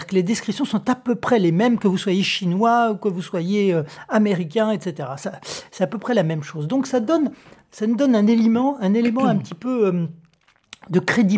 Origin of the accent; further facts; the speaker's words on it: French Polynesia; born there; also born or lived in Kourou, French Guiana; Je suis né en Polynésie française à Tahiti en 67 et j'ai eu la chance de vivre à Kourou en Guyane française de nombreuses années